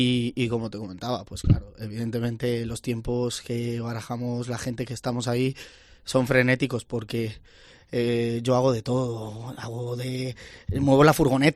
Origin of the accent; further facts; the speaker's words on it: Castile and León, Spain; si somos zamoranos